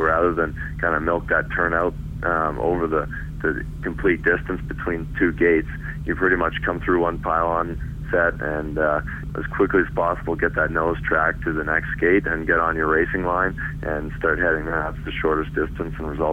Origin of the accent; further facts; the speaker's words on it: Canada; And I'm Canadian. I was the first and only Canadian also to run in the championship.